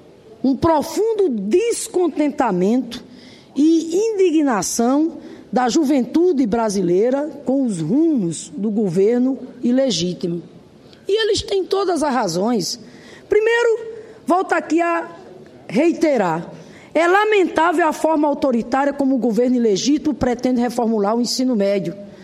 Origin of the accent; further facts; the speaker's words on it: Rio Grande do Norte, Brazil; Já são 12 os campi do IFRN, Instituto Federal de Educação Profissional e Tecnológica, ocupados lá no meu estado, Rio Grande do Norte